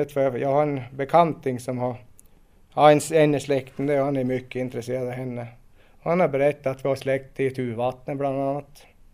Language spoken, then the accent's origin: Swedish; Strömsund, Jämtland County, Sweden; born there; är född i Strömsund på... Ja, jag föddes i Strömsund på BB så länge det fanns kvar då. Och född 61. Har bott i Strand större delen av mitt liv.